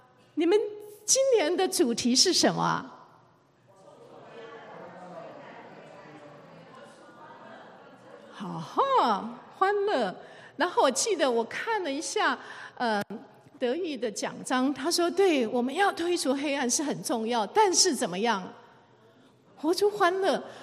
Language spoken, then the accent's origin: Chinese; China; now in United States; 我刚开始1990年来的时候，每次人家问我，那我就说哦 I'm Chinese， 然后有人说哦 Chinese， 然后后来隔几年说，从有些人开始有点知道 China， 就说哦那你从 China 什么地方来，我说哦台湾。